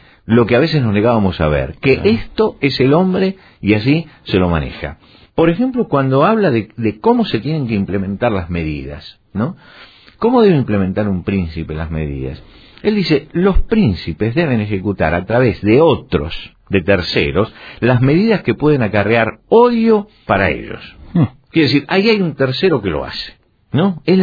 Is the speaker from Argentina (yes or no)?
yes; Argentina; yo recuerdo en mi país, en Argentina, en plena guerra de las Malvinas